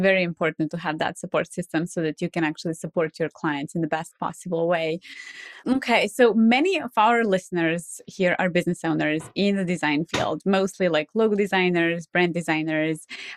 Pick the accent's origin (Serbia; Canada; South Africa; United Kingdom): Serbia; English is a second language; now in United States; English is my second language. I'm originally from Serbia. I live here in the States.